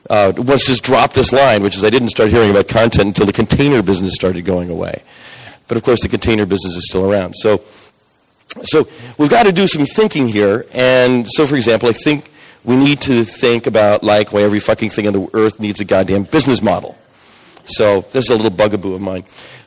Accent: New Jersey, United States; I grew up in New Jersey, which is which is the fucking state or the fucking garden state

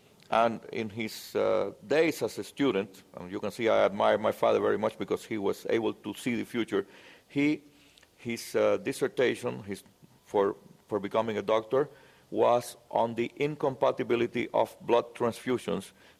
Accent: Cuba; English is a second language; So I learned English here in Cuba since I was a very little kid. And my family was part of the Cuban establishment of the 1940s and 50s. And that's where I grew up

